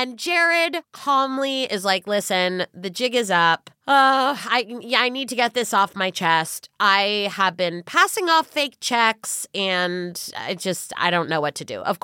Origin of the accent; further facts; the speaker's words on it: California, United States; I'm from California. I did have earthquakes growing up